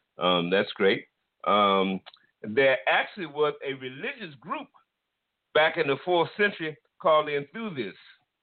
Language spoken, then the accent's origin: English; East Coast, United States; I'm from the East Coast, so I'm really appreciating this a lot.